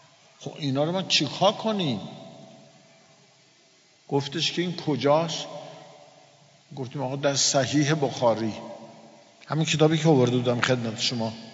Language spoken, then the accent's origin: Persian; Iran; پرسید شما کجایی هستین؟ ایرانی هستیم.